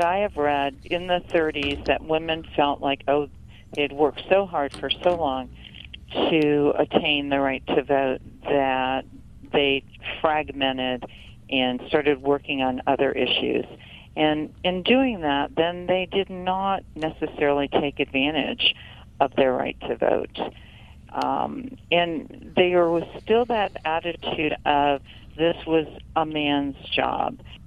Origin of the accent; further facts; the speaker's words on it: Florida, United States; I'm from Florida